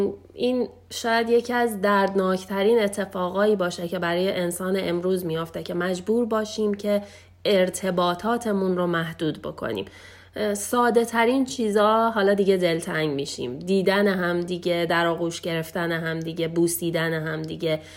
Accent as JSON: {"language": "Persian", "country": "Iran", "said": "برای ما ایرانی ها به عنوان یه ایرانی اینو میگم"}